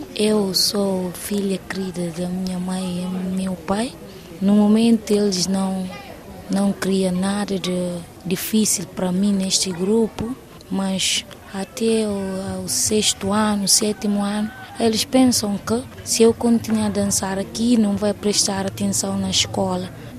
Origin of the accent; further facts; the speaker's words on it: Bandim, Bissau, Guinea-Bissau; Sou de Bandim desde minha infância até agora. Os meus pais, meus avós, as minhas tias, meus tios, todos são de Bandim.